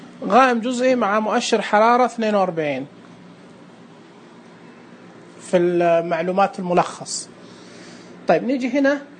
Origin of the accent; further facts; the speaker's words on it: Jeddah, Makkah Province, Saudi Arabia; يعني عندنا في جدة الساعة 1 PM حتكون شمس.